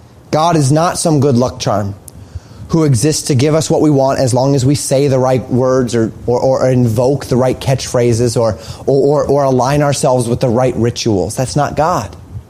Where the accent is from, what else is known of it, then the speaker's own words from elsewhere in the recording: Colorado, United States; I saw this all the time growing up in Colorado.